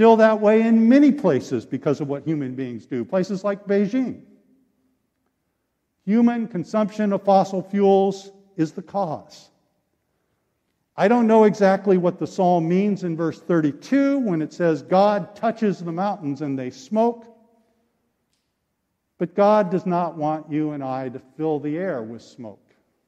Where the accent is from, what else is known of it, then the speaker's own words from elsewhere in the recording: California, United States; One cause of my childhood asthma was growing up near Los Angeles in the 1960s.